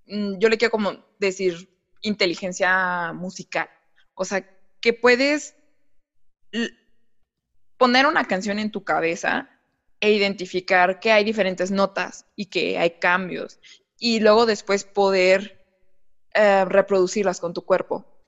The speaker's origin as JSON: {"language": "Spanish", "country": "Mexico", "said": "para si nos escuchan de otros países, nosotros somos mexicanos, por favor"}